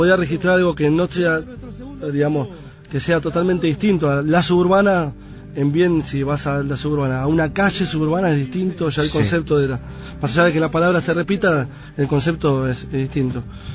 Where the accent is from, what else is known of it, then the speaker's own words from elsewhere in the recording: Buenos Aires, Argentina; No, nosotros somos todos de Flores.